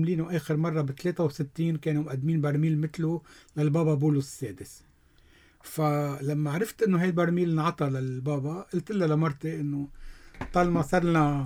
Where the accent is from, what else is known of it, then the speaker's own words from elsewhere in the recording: Lebanon; أنا من لبنان